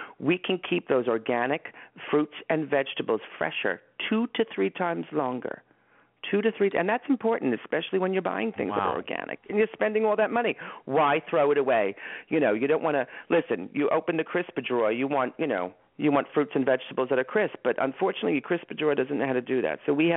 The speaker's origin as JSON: {"language": "English", "town": "Long Island", "region": "New York", "country": "United States", "said": "Well, I'm from Long Island, so I don't know how a New Jersey woman would do it."}